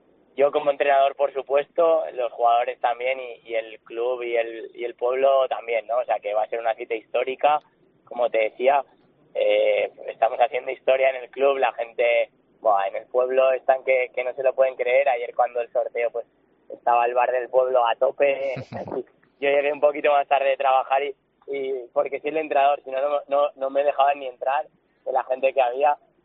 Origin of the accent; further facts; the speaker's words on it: Montón, Aragon, Spain; Que yo soy de Montón y algunos jugadores somos de Montón